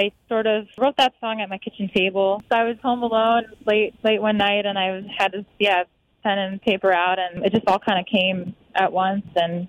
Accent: Huntington, New York, United States; I grew up in Huntington, Long Island, and I got a lot of friends down in Nashville

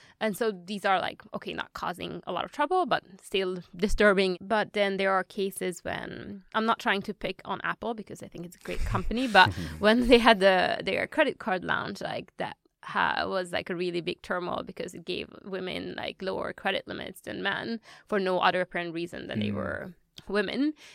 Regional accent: Hungary; English is a second language; also born or lived in Chile; I was born and raised in Hungary.

